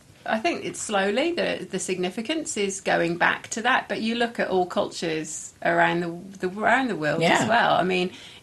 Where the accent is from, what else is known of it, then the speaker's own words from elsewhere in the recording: England, United Kingdom; moved away; I grew up in England